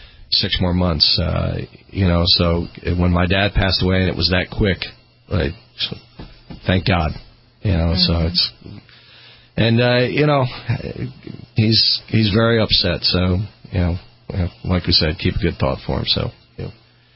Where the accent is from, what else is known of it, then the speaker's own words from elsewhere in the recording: Maryland, United States; this whole group of friends that I have over here in Virginia, you know, because I'm from Maryland.